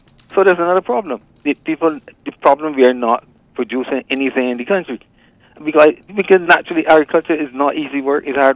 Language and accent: English; Saint Peter, Barbados; I grew up in St. Peter's, a little boy walking to All Saints.